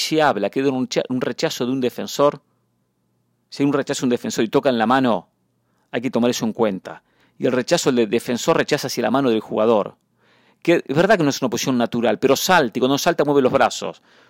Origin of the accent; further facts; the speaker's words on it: Argentina; Y lo digo como argentino.